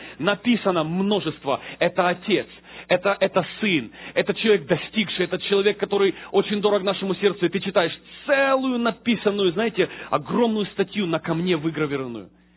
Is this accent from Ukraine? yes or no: yes; Ukraine; я видел, когда я рос на улице, я рос на Украине на улице, а на улице жесткие законы.